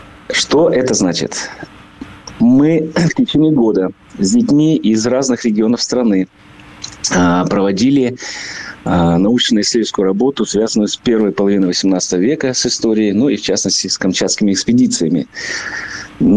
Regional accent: Osa, Perm Krai, Russia; Я почему так много говорю про Осу? Я в этом городе родился и еще и почетный гражданин

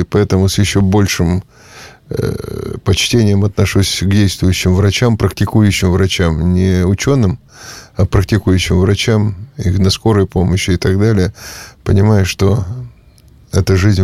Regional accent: Yekaterinburg, Sverdlovsk Oblast, Russia; Я коренной свердловчанин, ныне екатеринбуржец.

